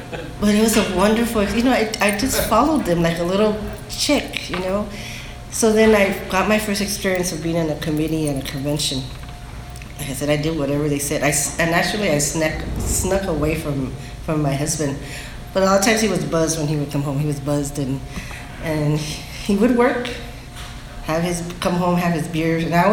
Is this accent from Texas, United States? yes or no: no; Bell, California, United States; I had never been to India. I'm from Bell. So I had only been like, maybe four miles all the way, all around.